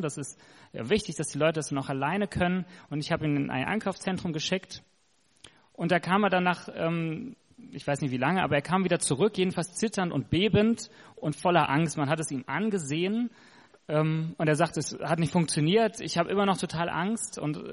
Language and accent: German; Hesse, Germany; Ich stamme aus Mittelhessen, habe in Dresden Psychologie studiert